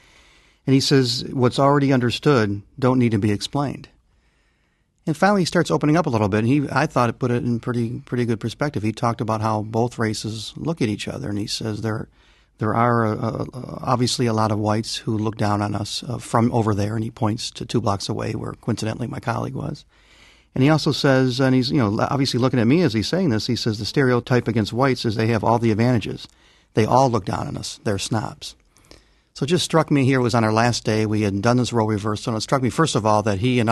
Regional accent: Detroit, Michigan, United States; I grew up in Detroit, but my neighborhood moved north of 8 Mile Road during the 70s and 80s

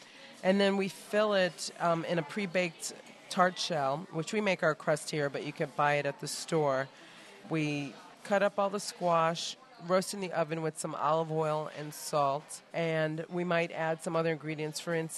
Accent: Rochester, New York, United States; also born or lived in Louisiana; mother's from Louisiana, so I grew up spending summers in those states with my grandparents, and then I grew up in Rochester, New York

